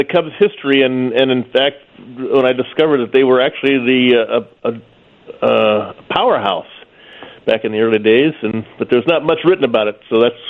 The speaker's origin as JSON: {"language": "English", "town": "Evansville", "region": "Indiana", "country": "United States", "tie": "born or raised there", "also_born_or_lived": "Madison, Wisconsin", "said": "I grew up in Evansville, Indiana, and Madison, Wisconsin."}